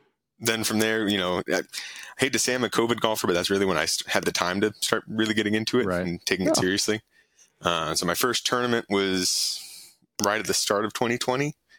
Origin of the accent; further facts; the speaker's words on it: Atlanta, Georgia, United States; I grew up outside the perimeter too.